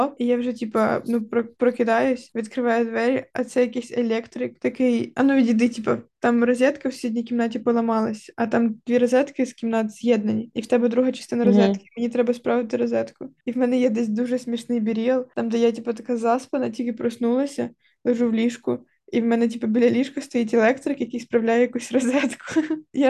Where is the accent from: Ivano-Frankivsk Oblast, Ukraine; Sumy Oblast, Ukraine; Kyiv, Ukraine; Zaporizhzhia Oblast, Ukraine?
Kyiv, Ukraine; В мене через те, що я виросла в Києві, я така, то це ж очевидно